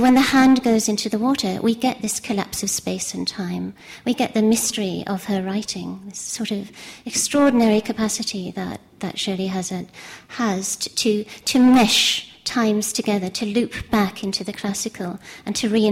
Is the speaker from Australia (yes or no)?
yes; Australia; since I'm the Australian on the panel